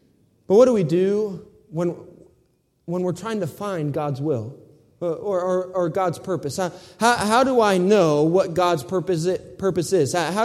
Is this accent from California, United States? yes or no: no; Michigan, United States; I grew up in Michigan, so I grew up next to a cornfield, and then there was fields everywhere, okay?